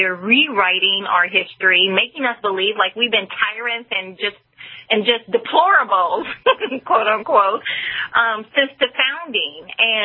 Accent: United States; And I'm very grateful to God that I'm an American.

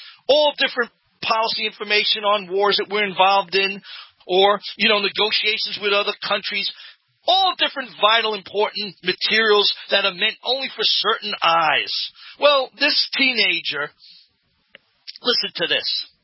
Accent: New York, United States; I'm from New York. How can I not mention that?

